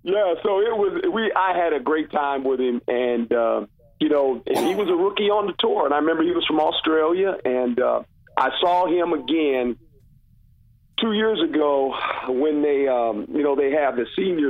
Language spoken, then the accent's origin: English; Seaside, California, United States; I grew up in Seaside, and the only thing I knew about it was golf courses.